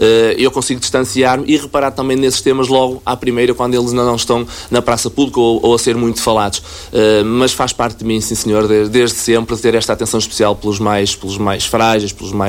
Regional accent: Pousadela, Aveiro, Portugal; Sim, eu cresci em Pousadela, mas atualmente até vivo na parte de baixo da freguesia

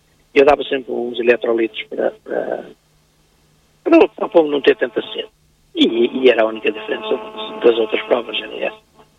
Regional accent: Aveiro, Portugal; os colombófilos não se esquecerem que somos de Aveiro

